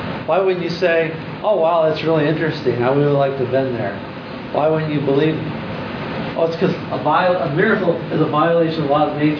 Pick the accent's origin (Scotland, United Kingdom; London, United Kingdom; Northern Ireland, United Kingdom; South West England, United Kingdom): Scotland, United Kingdom; because we're Scottish and we have these wakes.